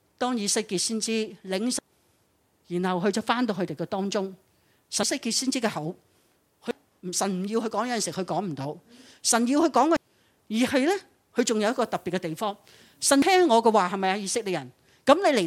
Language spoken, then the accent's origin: Cantonese; China; 我哋中国人都有啲花系咪？